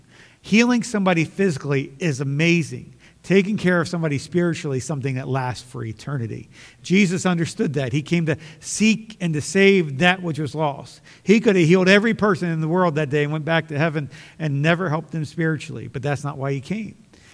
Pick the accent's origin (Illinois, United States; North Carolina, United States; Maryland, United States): Maryland, United States; Elkton; Bible College in Elkton, Maryland. He said, I've never heard of it. Most people haven't. But it was in my hometown.